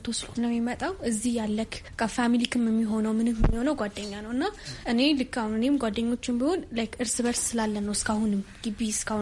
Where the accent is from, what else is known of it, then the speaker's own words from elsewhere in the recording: Addis Ababa, Ethiopia; እኔ አዲስ አበባ ነው ተወልጄ የሚያደግኩት።